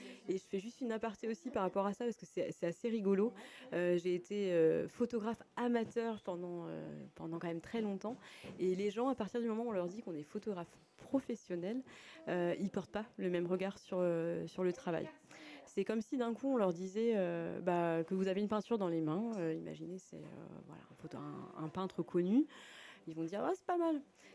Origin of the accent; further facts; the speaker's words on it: Normandy, France; je dis toujours que je suis normande. Par contre, c'est vrai, quand je suis en Normandie, je dis que je suis charavinoise, en fait. C'est vraiment les deux, j'allais dire les deux pays, pas du tout, les deux régions qui sont dans mon cœur.